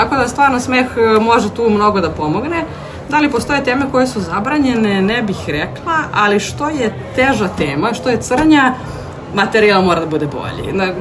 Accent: Vojvodina, Serbia; ja sam iz Vojvodine, pa fore moje vojvođanske bolje prolaze u Vojvodini

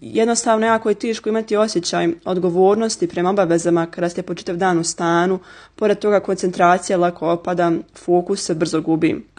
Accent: Bosnia & Herzegovina; Mada, kod nas u Bosni i Hercegovini, naravno, to uvijek se malo komplikovanije jer smo podijeljeni.

